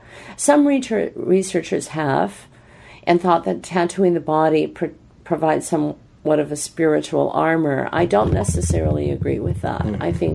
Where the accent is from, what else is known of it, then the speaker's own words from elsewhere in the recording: Hawaii, United States; Being that I'm from Hawaii, I'll tend towards Hawaiian words rather than tapu or taboo